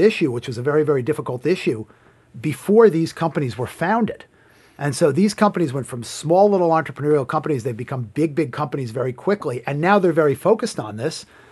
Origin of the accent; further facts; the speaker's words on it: Hartsdale, New York, United States; I grew up outside of New York City in Westchester County. I grew up in a town called Hartsdale, New York.